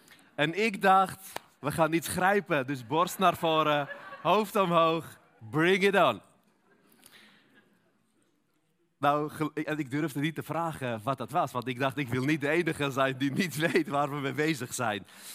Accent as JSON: {"language": "Dutch", "country": "Armenia", "second_language": "Dutch", "lives_now": "Netherlands", "said": "ik kom uit Armenië en Armeniërs kunnen niet echt zeilen. Wij hebben veel bergen, maar geen water, geen zee."}